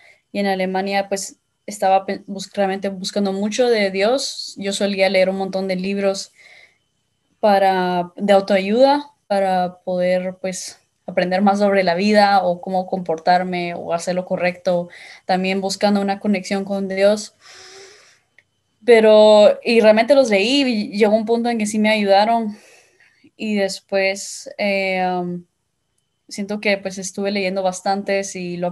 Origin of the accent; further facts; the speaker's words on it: Guatemala; nací en Guatemala, en Centroamérica, y ahí crecí y me recuerdo que pues con mis papás en mis primeros años solía ir a la iglesia católica